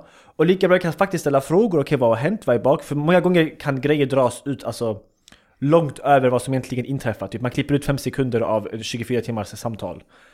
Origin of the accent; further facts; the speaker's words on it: Sweden; born there; jag kommer från en, jag är född i Sverige, min familj eller min syskon allihopa födda i Sverige, jag kommer från invandrarbakgrund.